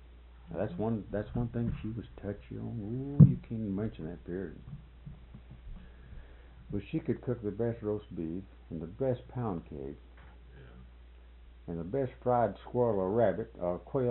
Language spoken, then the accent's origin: English; Florida, United States; I was raised down in Florida in the Everglades and what have you